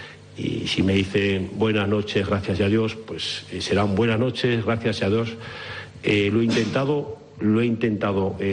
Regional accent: Zaragoza, Aragon, Spain; Soy zaragozano, soy zaragocista

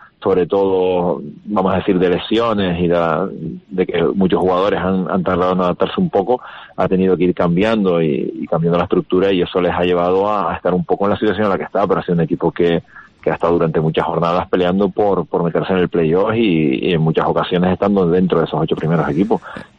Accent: Canary Islands, Spain; Es decir, que soy de Gran Canaria.

